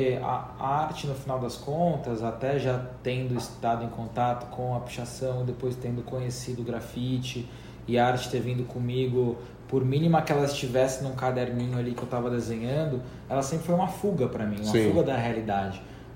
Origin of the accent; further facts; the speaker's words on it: Santo André, São Paulo, Brazil; moved away as an adult; now in São Paulo, Brazil; então saí de Santo André, vim para São Paulo fazer arquitetura.